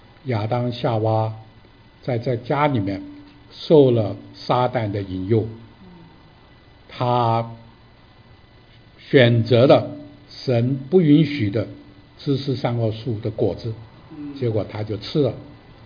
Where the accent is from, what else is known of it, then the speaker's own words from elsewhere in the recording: China; 我们中国人最讲究的是什么？团圆。